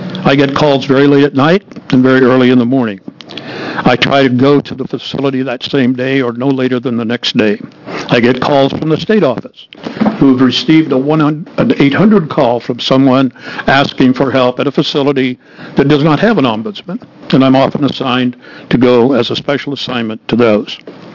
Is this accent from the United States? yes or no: yes; Oregon, United States; I am from Benton County.